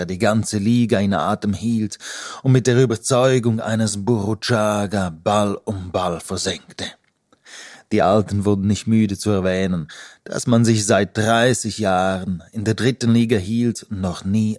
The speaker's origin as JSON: {"language": "German", "region": "Graubünden", "country": "Switzerland", "tie": "born or raised there", "said": "dass die Leute aus dem Bergell und die aus der Surselva, wo ich aufgewachsen bin, einander vielleicht doch ähnlicher sind"}